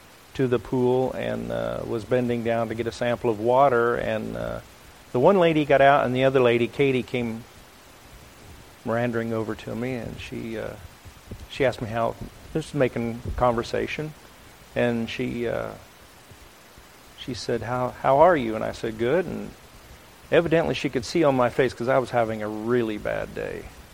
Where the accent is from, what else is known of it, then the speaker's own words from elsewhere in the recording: Franklin, Ohio, United States; I'm from Franklin, Ohio, and I go to the Methodist Church in Monroe, Ohio, the light at the top of the hill.